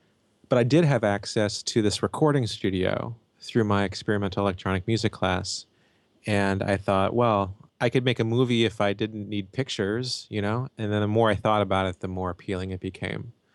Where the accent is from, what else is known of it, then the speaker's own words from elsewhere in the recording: Springfield, Illinois, United States; I grew up in Springfield, Illinois.